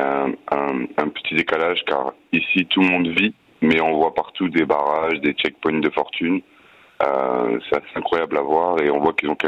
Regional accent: Le Boulou, Occitanie, France; Alors moi, je suis du Boulou et je suis parti de Perpignan.

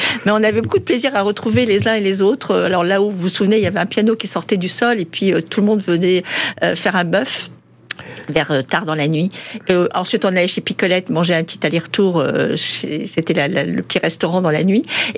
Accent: Casablanca, Casablanca-Settat, Morocco; also born or lived in Suresnes; C'est ce que maman avait prévu pour nous. Paris étant un petit peu difficile pour élever ses filles, maman avait préféré le soleil du Maroc.

